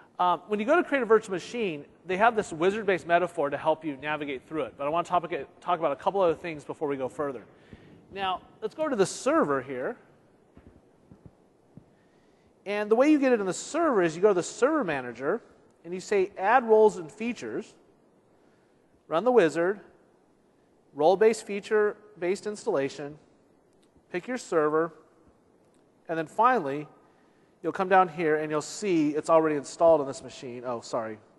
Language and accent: English; California, United States; I'm from Southern California, so we don't get much rain.